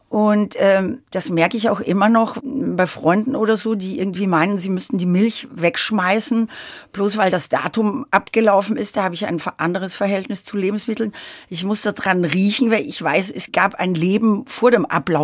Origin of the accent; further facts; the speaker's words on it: Ottensheim, Upper Austria, Austria; also born or lived in Linz; So ja, ich bin in Linz im Krankenhaus geboren, aber in Ottensheim